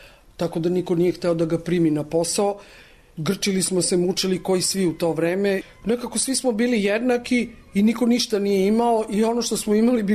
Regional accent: Belgrade, Serbia; Ja sam odrasla na Paliluli u Starine Novaka ulici

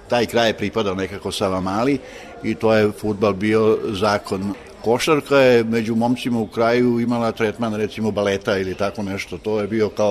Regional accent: Belgrade, Serbia; born there; rođen sam u Beogradu, kod Londona, 45. godine. Sad pre neki dan sam navršio punih 70 godina imam. Rođen sam u klasičnom jugoslovenskom braku. Otac mi je poreklom iz Hrvatskog Zagorja, a majka Užičanka.

